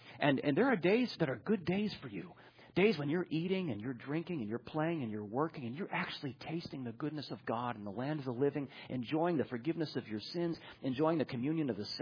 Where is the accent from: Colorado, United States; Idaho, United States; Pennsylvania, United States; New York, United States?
New York, United States; I grew up in a lovely little spot called upstate New York, and I had a fantastic family and a fantastic group of friends.